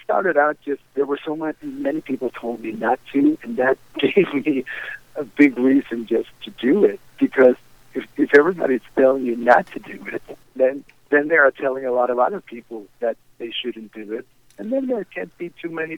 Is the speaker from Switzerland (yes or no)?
no; Sweden; here I am from Sweden